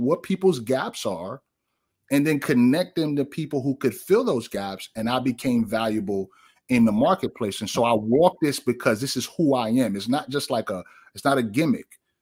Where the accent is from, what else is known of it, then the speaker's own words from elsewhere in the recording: New York, United States; Now, I come from New York.